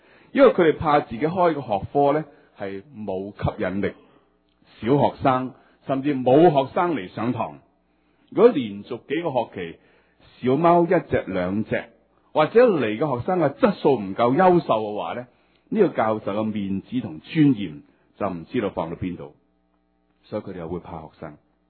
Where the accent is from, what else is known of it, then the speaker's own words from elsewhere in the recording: Hong Kong; also born or lived in Guangzhou; 我在香港出生，一岁不够呢就举家移民去香港，所以我在香港长大，但是在广州出世，从来不知道自己身份是什么。